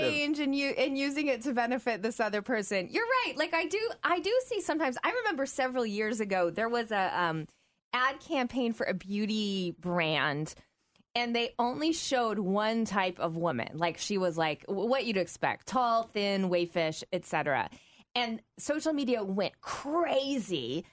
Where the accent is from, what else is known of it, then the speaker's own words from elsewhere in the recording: the South, United States; Do you know I grew up in the South, so what did we call it?